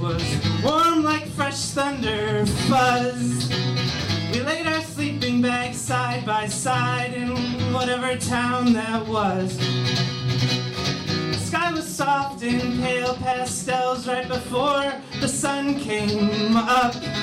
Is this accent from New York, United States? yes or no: no; Michigan, United States; I'm from Michigan.